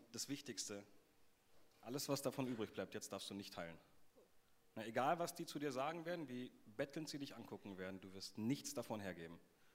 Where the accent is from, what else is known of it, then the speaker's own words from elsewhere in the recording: Baden-Württemberg, Germany; Als Schwabe kann ich damit nichts anfangen